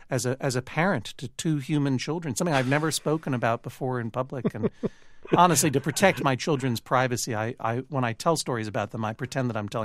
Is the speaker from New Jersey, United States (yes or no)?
no; Boston, Massachusetts, United States; growing up in Boston as an only child, I had an amazing wealth of culture available to me.